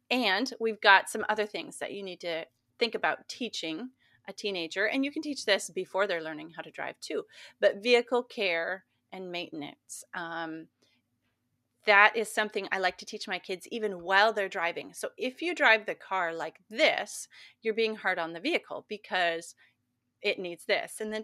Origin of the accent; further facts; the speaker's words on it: Montana, United States; And I always tell my kids the story of growing up in Montana.